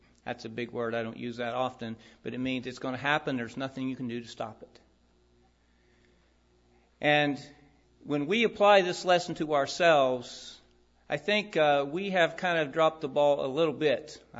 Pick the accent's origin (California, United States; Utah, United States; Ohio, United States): Ohio, United States; Proctorville; I don't appreciate him bad-mouthing my hometown of Proctorville, Ohio.